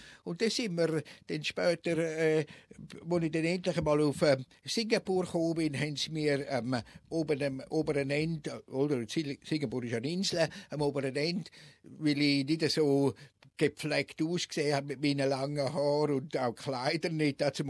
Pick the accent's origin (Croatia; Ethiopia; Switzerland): Switzerland; was man ja nicht darf als Schweizer